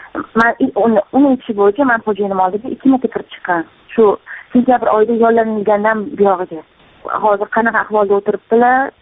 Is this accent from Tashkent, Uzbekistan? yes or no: yes; Tashkent, Uzbekistan; men O'zbekiston Toshkent shahridanman.